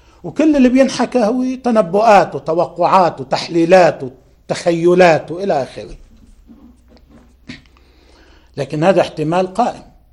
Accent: Lebanon; ما كنا كلبنانيين نشعر أنه عنا هذا التحدي

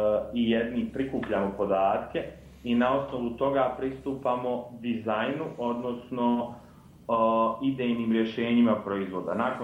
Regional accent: Split-Dalmatia County, Croatia; to djetinjstvo koje sam uveo na Braču, u jednom vrlo malom bitovom mjestu.

